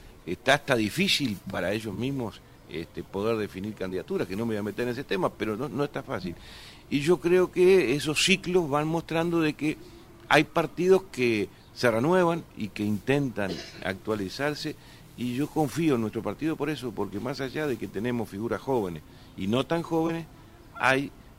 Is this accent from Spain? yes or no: no; Uruguay; tenemos que transmitir como uruguayo lo que el país siempre ofreció